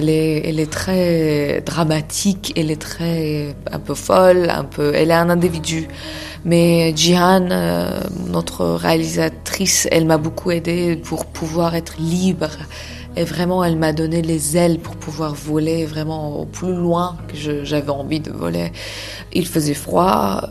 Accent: Iran; moved away as an adult; now in France; Mais moi, j'ai quitté l'Iran quand j'avais 25 ans.

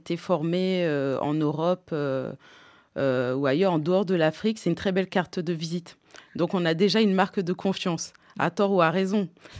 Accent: France; en grandissant en France

